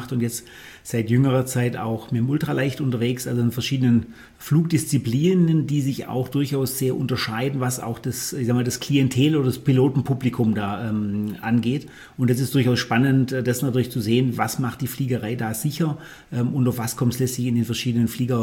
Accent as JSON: {"language": "German", "town": "Ravensburg", "region": "Baden-Württemberg", "country": "Germany", "tie": "born there", "said": "Also ich bin gebürtiger Ravensburger und bin auch wieder in Ravensburg ansässig"}